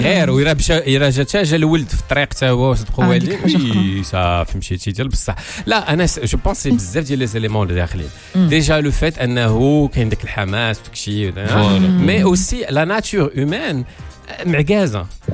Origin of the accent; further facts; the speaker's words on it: United States; moi je suis américain